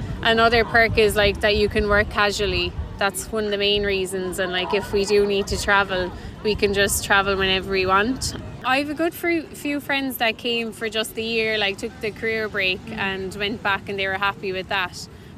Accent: Clonmel, Munster, Ireland; moved away as an adult; I'm from Clonmel, County Tipperary, and I'm a mental health nurse.

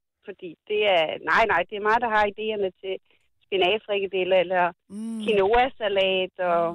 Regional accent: Kværndrup, Region of Southern Denmark, Denmark; Jeg er fra Kværndrup.

